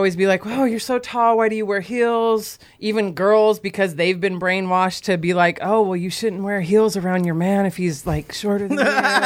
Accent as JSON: {"language": "English", "town": "Tacoma", "region": "Washington", "country": "United States", "said": "I'm from Tacoma, Washington."}